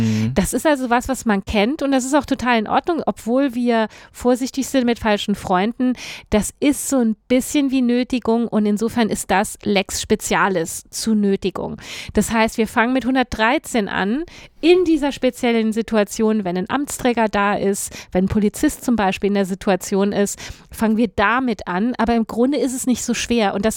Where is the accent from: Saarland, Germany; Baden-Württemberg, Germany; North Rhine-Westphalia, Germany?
Saarland, Germany; Ich, wie Sie wissen, komme ich ursprünglich aus dem Saarland